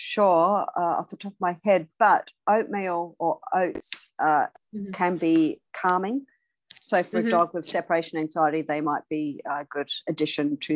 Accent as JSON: {"language": "English", "country": "New Zealand", "tie": "born there", "said": "And look, I was born in New Zealand and they do it here now, but they didn't until quite recently."}